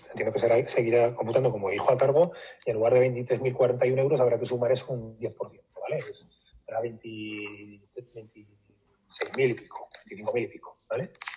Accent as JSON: {"language": "Spanish", "region": "Aragon", "country": "Spain", "said": "yo soy aragonés"}